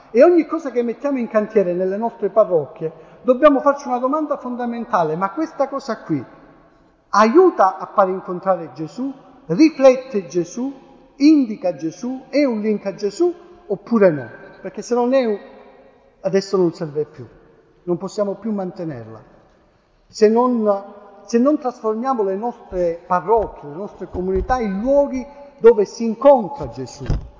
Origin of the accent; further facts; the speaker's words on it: Calabria, Italy; sono calabrese, sono un po' bravo